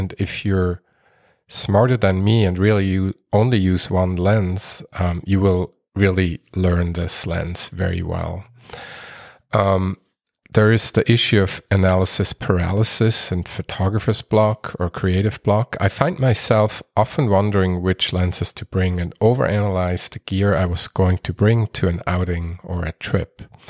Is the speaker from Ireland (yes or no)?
no; Switzerland; moved away; I am from Switzerland originally and was visiting my family as well